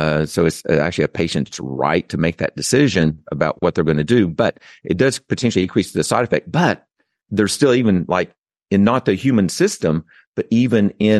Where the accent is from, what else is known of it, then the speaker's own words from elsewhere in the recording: Oklahoma, United States; accent: Okie; my Oaky accent, you know, I'm people correct me all the time.